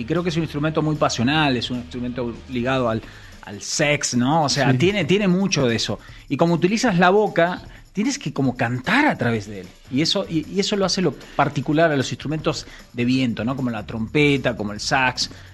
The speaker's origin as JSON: {"language": "Spanish", "country": "Argentina", "tie": "born or raised there", "said": "Crecí. Bueno, en Argentina todos crecimos"}